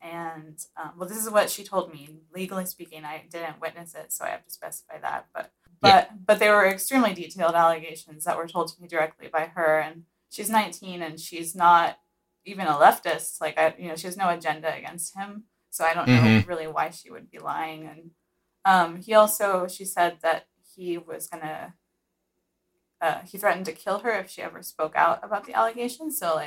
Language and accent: English; Florida, United States; I'm from Florida.